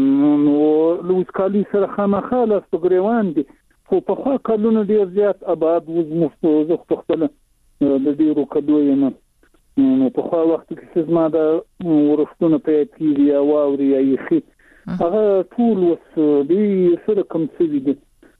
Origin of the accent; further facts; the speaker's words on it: Shajoy, Zabul, Afghanistan; هم د زابل ولایت شاجیل ولسوالي.